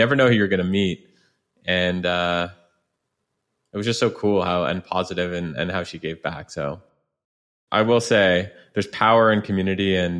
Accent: Canada; now in San Francisco, United States; I'm Canadian. When I first came out to San Francisco

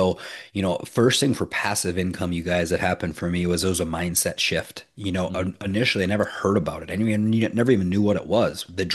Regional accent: Minnesota, United States; One of the wealthiest guys I grew up around back in Minnesota told me when I was real young

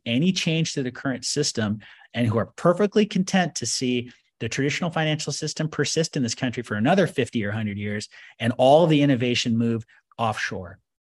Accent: United States; Now, as an American, I want to see that future happen here in this country

